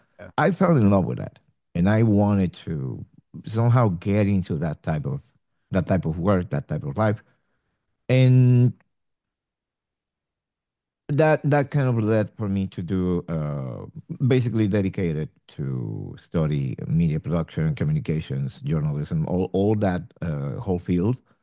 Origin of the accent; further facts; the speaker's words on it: Mexico City, Mexico; English is a second language; I am born and raised in Mexico City.